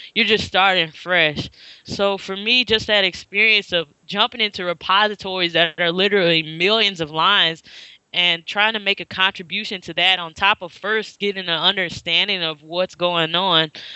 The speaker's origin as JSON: {"language": "English", "town": "St. Louis", "region": "Missouri", "country": "United States", "said": "So I'm from St. Louis originally, and Nashville is not too far down the road, about 4-hour drive."}